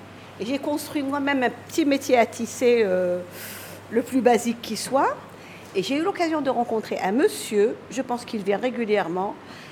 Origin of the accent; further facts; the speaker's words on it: Algeria; Je suis algérienne et les Algériens sont des berbères.